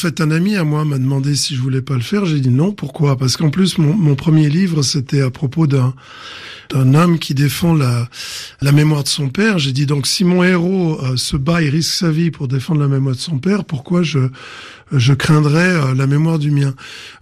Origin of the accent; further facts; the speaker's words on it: Romandie, Switzerland; donc de Romandie, où j'ai grandi en Suisse.